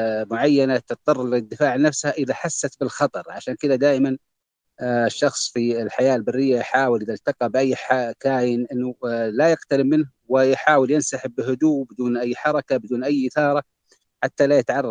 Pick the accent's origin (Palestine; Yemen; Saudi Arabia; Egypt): Saudi Arabia; الصيد الجائر زي ما حصل عندنا في السعودية